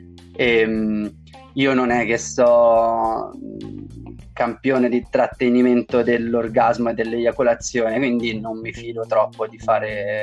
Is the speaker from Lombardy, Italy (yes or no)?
no; Tuscany, Italy; come si dice dalle mie parti in Toscana